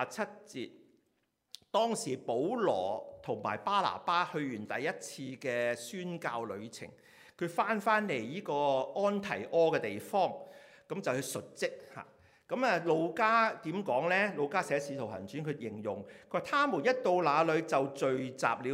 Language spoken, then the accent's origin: Chinese; Hong Kong; 福音其实是for每一个人，包括我们香港人